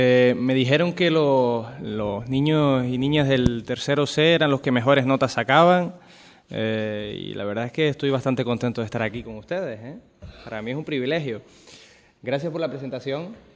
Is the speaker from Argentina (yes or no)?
no; Arrecife, Canary Islands, Spain; nací en Arrecife, soy de Lanzarote de toda la vida y toda mi vida he estado en Lanzarote. Salvo eso, cuando estuve en la universidad que me fui a Granada.